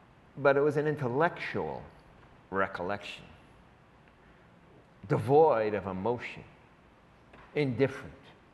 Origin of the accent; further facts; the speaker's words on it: Queens, New York, United States; But I'm from Queens, and I ain't going back to Queens talking about